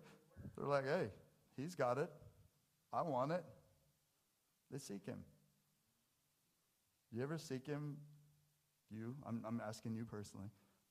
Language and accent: English; Briar, Washington, United States; also born or lived in Seattle; I came from Seattle, born at the University of Washington. I grew up in a little town called Briar. I come from there.